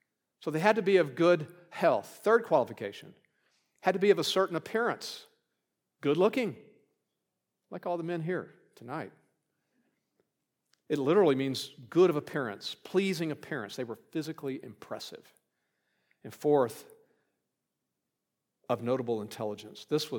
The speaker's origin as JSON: {"language": "English", "town": "Wharton", "region": "Texas", "country": "United States", "tie": "born or raised there", "said": "Babylon was the learning center of the day, kind of like my hometown, Wharton, Texas."}